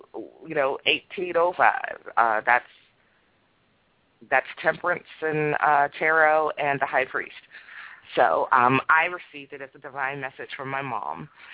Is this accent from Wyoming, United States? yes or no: no; Anacostia, District of Columbia, United States; The current news reports, if you look up where I grew up in Anacostia, will not reflect that.